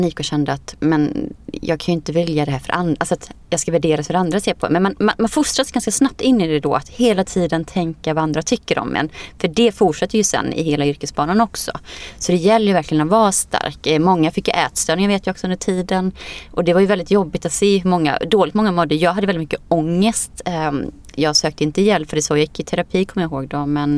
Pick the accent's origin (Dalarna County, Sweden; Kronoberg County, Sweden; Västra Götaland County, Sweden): Västra Götaland County, Sweden; Skene; also born or lived in Iceland / Varberg; Först och främst kom jag från, jag är född på landet på Island. Med en by med 1500 personer på norra Island. Sen flyttade jag hit när jag var 3,5. Och bodde då i Skene tills jag var 15 år och sen i Varberg.